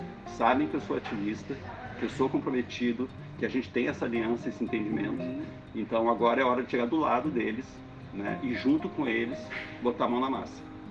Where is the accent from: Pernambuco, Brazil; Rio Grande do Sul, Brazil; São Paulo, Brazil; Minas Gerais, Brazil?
Rio Grande do Sul, Brazil; Porto Alegre; eu sou nascido em Porto Alegre, criado no Partenon, mas como todo jovem eu saí sem nem olhar para trás.